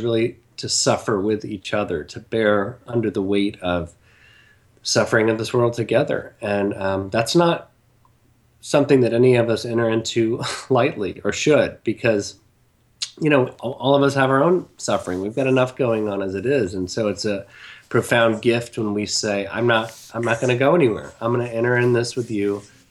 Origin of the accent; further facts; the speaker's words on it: the South, United States; we grew up in the Bible Belt